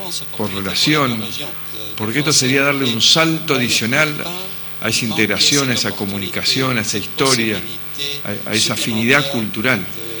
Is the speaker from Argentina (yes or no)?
yes; Argentina; Argentina, que es mi principal compromiso, reducir sistemáticamente la pobreza, hasta terminar con la pobreza en mi país